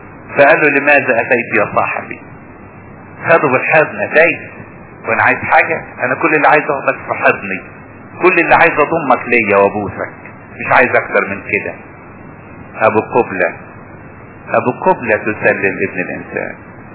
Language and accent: Arabic; Upper Egypt, Egypt; عندنا في الصعيد